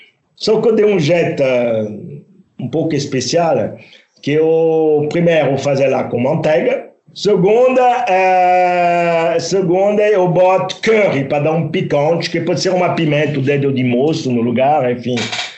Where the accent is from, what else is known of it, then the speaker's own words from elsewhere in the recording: Roanne, Auvergne-Rhône-Alpes, France; born there; Portuguese is a second language; minha cidade natal, eu não vou falar mal da minha cidade natal